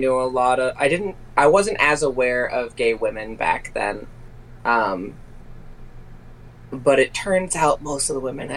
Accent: California, United States; also born or lived in Washington; I grew up in California. I got married very young. And the first few years after I got out of high school, when I got married, I was living up in Washington State. Then I moved back to California because I missed it.

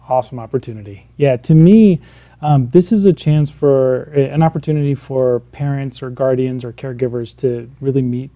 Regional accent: Florida, United States; So I'm originally from Florida.

